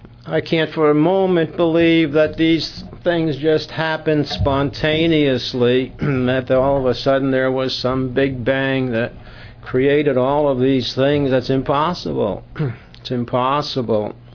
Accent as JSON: {"language": "English", "region": "New York", "country": "United States", "said": "from Long Island."}